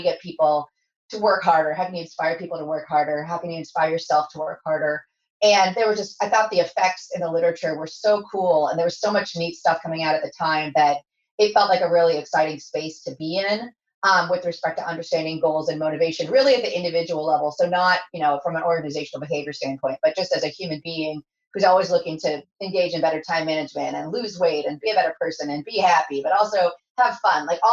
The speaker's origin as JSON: {"language": "English", "town": "San Diego", "region": "California", "country": "United States", "said": "I'm from San Diego, California. That part I talk about a lot. I'm a proud Californian and Southern California, no less."}